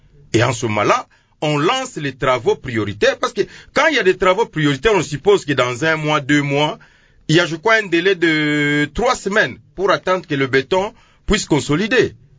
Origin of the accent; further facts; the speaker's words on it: Matete, Kinshasa, DR Congo; je suis de Matete. Je crois que c'est les quartiers Tomba, Maindombe, Kinzazi et Lokoro.